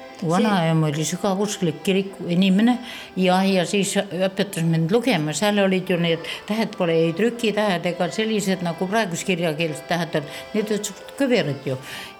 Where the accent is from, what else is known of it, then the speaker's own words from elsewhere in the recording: Karuste, Saare County, Estonia; Ma olen Karuste külast.